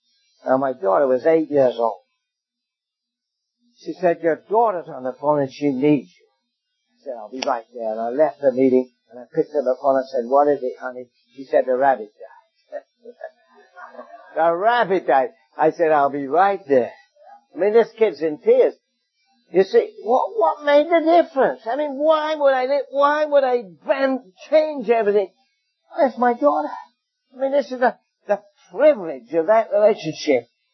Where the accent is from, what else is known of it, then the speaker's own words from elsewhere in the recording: England, United Kingdom; now in Canada; He just went home to be with the Lord at 96 this summer in England. You know where I come from my accent.